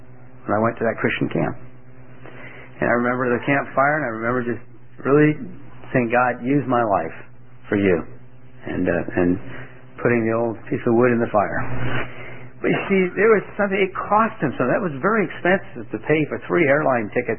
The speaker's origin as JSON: {"language": "English", "country": "Italy", "tie": "born or raised there", "said": "I remember as a kid growing up in Italy. My parents were missionaries in Italy, and we didn't have many opportunities to do many things as kids. We lived in an apartment building up on the 8th floor"}